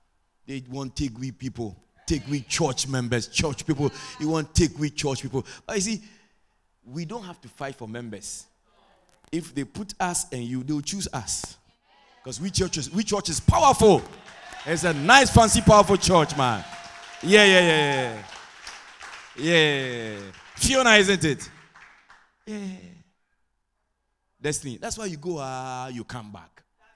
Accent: Queenstown, Pomeroon-Supenaam, Guyana; it's Guyanese. Guyanese to the bone. I come from Queenstown, Essequibo. That's where I come from.

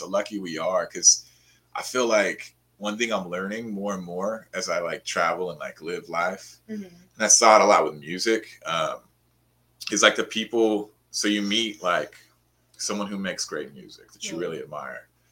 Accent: Spanaway, Washington, United States; I was driving through my hometown today, and I don't always go out there. Spanaway, Washington.

